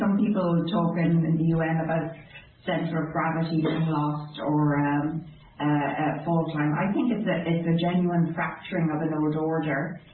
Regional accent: Drogheda, Leinster, Ireland; somewhere I never thought growing up in Drogheda I could even imagine being.

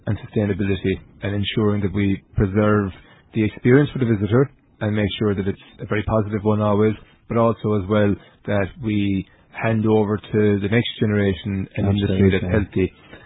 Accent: Ireland; it's in our DNA, I think, as Irish people, to be welcoming.

